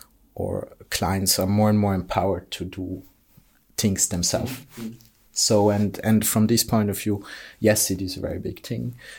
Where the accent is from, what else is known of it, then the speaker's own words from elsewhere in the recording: St. Moritz, Graubünden, Switzerland; English is a second language; I'm from St. Moritz.